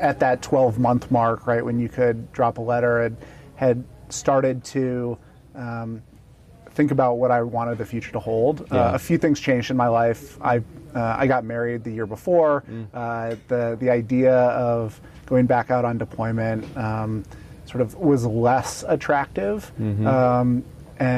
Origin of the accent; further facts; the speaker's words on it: Kansas City, Missouri, United States; So I grew up in Kansas City, lived there my whole life, and then in eighth grade decided, hey, I want to go to the Naval Academy.